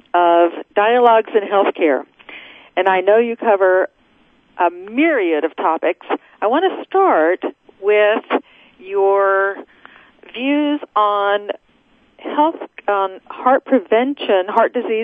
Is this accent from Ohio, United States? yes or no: no; Beaumont, Texas, United States; Oh, my God. I grew up in Beaumont, Texas.